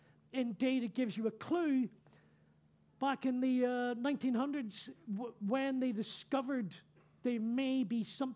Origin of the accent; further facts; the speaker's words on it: Ireland; It's all those confessions that I've gone to as an Irish Catholic child back in Ireland, finally paid off.